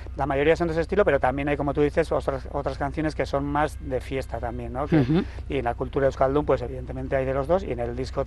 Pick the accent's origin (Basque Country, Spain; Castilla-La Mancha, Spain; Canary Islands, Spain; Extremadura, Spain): Basque Country, Spain; Tolosa; yo soy de Tolosa